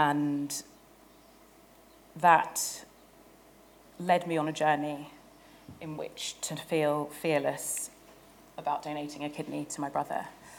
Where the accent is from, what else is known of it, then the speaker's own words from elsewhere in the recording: United Kingdom; Growing up in Britain, you don't really hear enough about the contribution